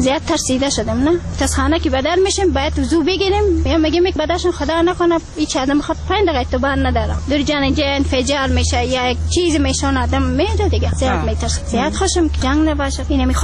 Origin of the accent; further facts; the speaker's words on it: Kunduz, Afghanistan; also born or lived in Pakistan; now in Kabul, Afghanistan; از ولایت قندر.